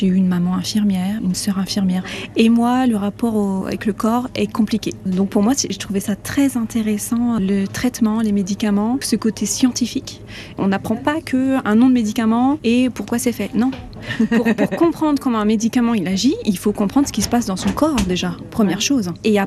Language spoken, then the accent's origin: French; Bar-sur-Aube, Grand Est, France; born there; Oui, je suis née à Bar-sur-Aube.